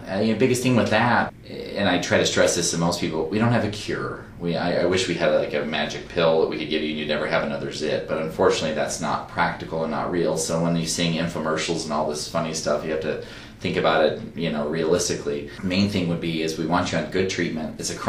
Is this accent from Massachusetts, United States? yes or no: no; California, United States; she practices in my hometown. She's like 4 miles from my parents' house. I grew up in Southern California.